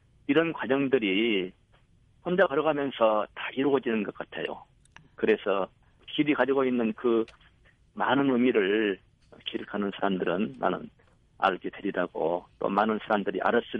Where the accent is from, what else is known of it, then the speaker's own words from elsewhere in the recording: Yeongam, South Jeolla, South Korea; 제 고향이 이제 전남 영암인데 그 언덕이 두 개가 마주보고 있어요.